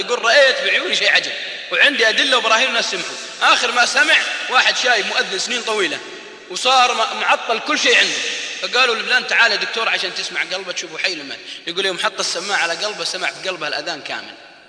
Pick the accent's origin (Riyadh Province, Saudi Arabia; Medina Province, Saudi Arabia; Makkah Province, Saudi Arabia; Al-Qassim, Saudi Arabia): Al-Qassim, Saudi Arabia; والله واحد عندنا في القصيم